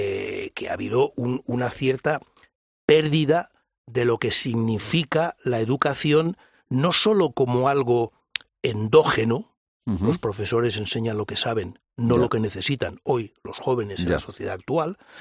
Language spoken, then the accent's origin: Spanish; Spain; como ciudadano español, me da vergüenza